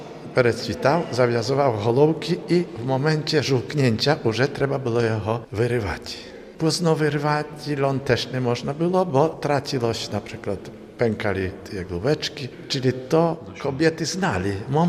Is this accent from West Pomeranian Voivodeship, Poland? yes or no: no; Nowokornia, Podlaskie Voivodeship, Poland; Taki najbliżej tutaj mojej wioski, Nowokornia, to był skup w Czyżach.